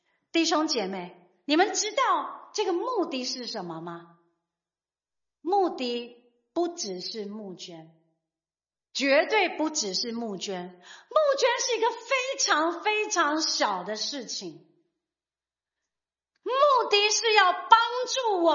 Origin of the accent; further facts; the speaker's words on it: China; 不是我们中国人特别喜欢啊，孩子需要什么我们就给